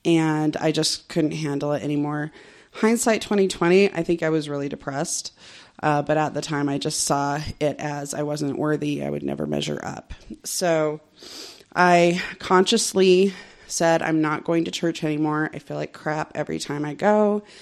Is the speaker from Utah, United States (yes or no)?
yes; Orem, Utah, United States; moved away; just a little bit of a background, my story. I grew up in Orem, Utah as well, and so we're best friends now.